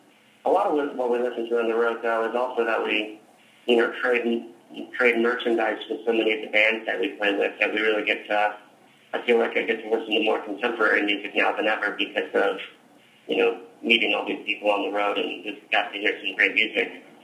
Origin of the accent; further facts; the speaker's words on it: Colorado, United States; growing up in Colorado, I was here, you know, for most of high school